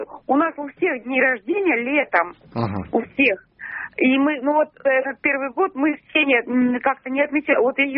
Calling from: Leningrad Oblast, Russia; я из Ленинградской области звоню вам.

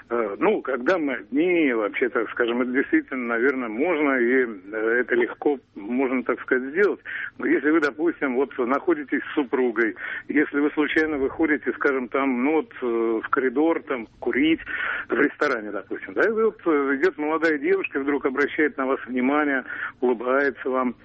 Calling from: Moscow, Russia; я из Москвы.

